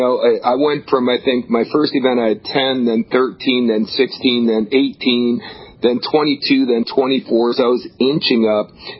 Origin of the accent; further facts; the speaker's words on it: New Jersey, United States; Yeah, I grew up in New Jersey, by the way. So New York, New Jersey, everyone's kind of hard and, it's a dog-eat-dog environment.